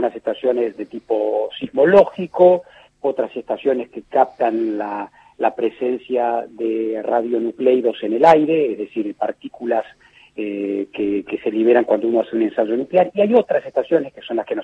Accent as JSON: {"language": "Spanish", "country": "Argentina", "said": "yo soy embajador argentino ante todos los organismos internacionales que están en Viena."}